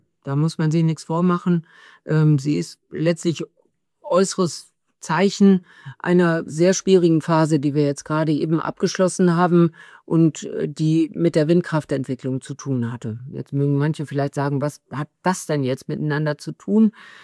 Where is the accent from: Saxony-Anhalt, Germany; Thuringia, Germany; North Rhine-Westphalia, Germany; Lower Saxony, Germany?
Lower Saxony, Germany; Bad Bentheim; Bei uns in Bad Bentheim ist Orientierungspunkt die Burg.